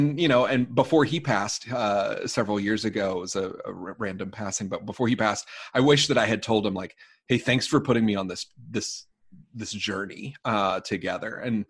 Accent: Cape Cod, Massachusetts, United States; I'm from Cape Cod.

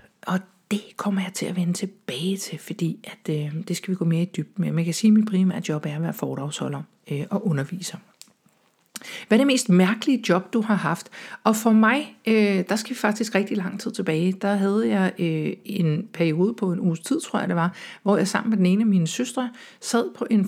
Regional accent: Søborg, Capital Region of Denmark, Denmark; born there; also born or lived in Bagsværd / Madison, United States; now in Copenhagen, Denmark; Jeg er født i Søborg. Ja, det er det. Og der bor jeg ikke mere. Nu bor jeg i København. Jeg bor på Østerbro. Og jeg bor alle mulige steder. Ja, vi har simpelthen flyttet rigtig meget rundt. Vi har også boet i Bagsvær. Vi har også boet i Wisconsin. I by, der hedder Madison, over i USA.

